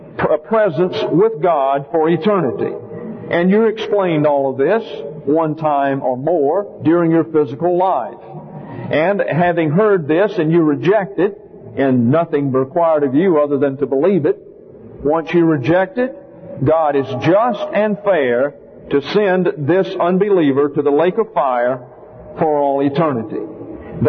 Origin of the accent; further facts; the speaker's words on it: the South, United States; because I am from the South, and many times I have been said to need an interpreter.